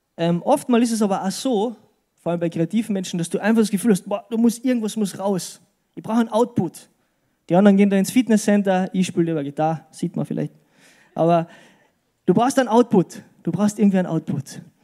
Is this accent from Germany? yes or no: no; Austria; Ich als Österreicher, von nichts kommt nichts, gell?